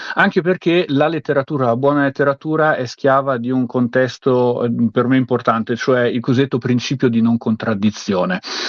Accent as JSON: {"language": "Italian", "town": "Trento", "region": "Trentino-Alto Adige", "country": "Italy", "said": "Io sono trentino, festeggerò nella mia sobrissima città"}